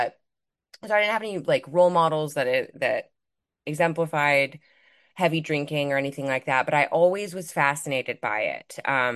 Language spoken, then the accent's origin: English; Midwest, United States; now in New York City, United States; I'm based in New York City. I grew up in the Midwest, so I'm from the US.